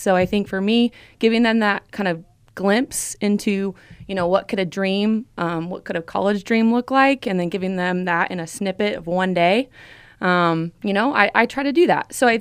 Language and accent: English; Lee's Summit, Missouri, United States; You know, I grew up in Lee Summit.